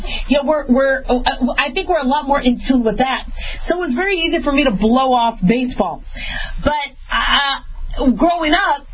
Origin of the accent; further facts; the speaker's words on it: Phoenix, Arizona, United States; also born or lived in Las Vegas, Nevada / Los Angeles, California; You know, I grew up in Phoenix. I grew up in Vegas. I was born in L.A.